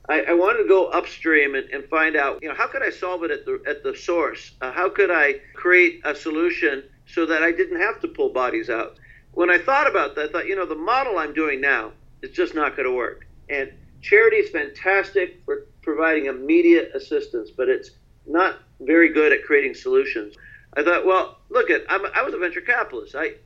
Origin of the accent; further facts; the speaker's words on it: San Francisco, California, United States; I discovered human trafficking in my hometown of San Francisco.